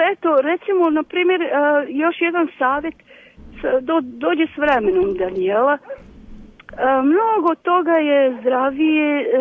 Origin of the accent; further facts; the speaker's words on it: Banja Luka, Republika Srpska, Bosnia & Herzegovina; Ja ih podstičem ovdje i kod nas u Banja Luci.